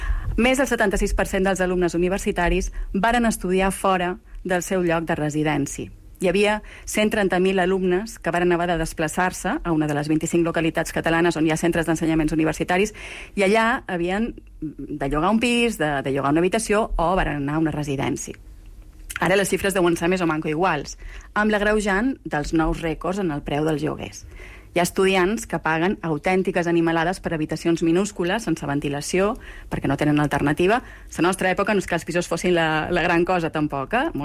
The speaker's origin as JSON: {"language": "Catalan", "region": "Balearic Islands", "country": "Spain", "moved": "as an adult", "lives_now": "Barcelona, Spain", "said": "Jo visc a Barcelona perquè vaig venir a fer periodisme i ja em vaig quedar aquí, no? Vaig arribar de Mallorca l'any 1995"}